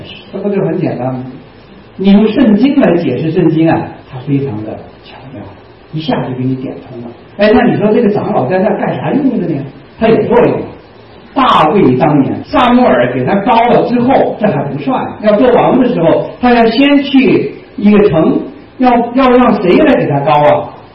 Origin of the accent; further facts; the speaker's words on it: China; 咱们在这个中国长大的都知道